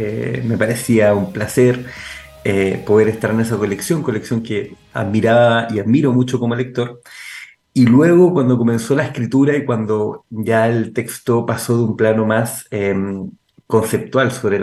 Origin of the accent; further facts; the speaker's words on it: Valdivia, Los Ríos, Chile; mi ciudad natal, que es Valdivia, Particularmente porque yo creo que nunca terminé de irme del todo.